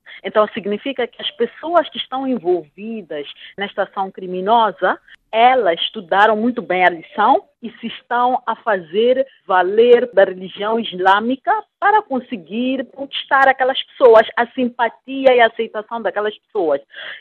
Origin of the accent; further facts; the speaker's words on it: Mozambique; nós, como moçambicanos, devemos pegar neste estudo e fazer uma reflexão profunda